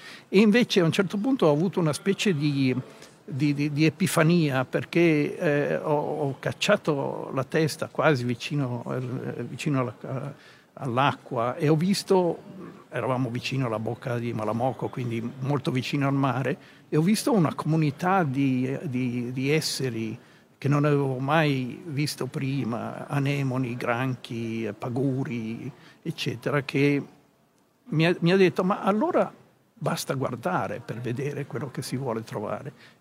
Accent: Venice, Veneto, Italy; born there; E quindi parto da Venezia perché sono nato a Venezia

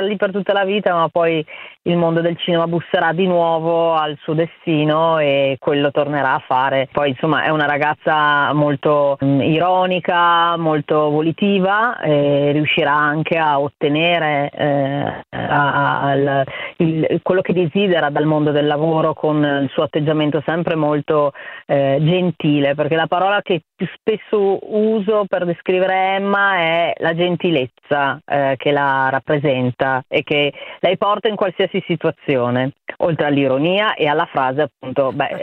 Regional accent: Verona, Veneto, Italy; io da veronese ho il mio, e penso che la Roma che ho disegnato, che ho raccontato, è poetica

